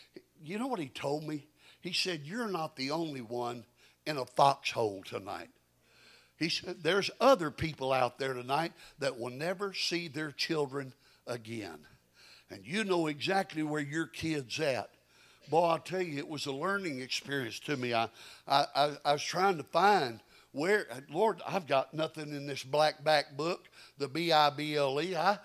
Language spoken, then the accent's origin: English; Channelview, Texas, United States; did I mention to you that I was raised in Channelview, Texas?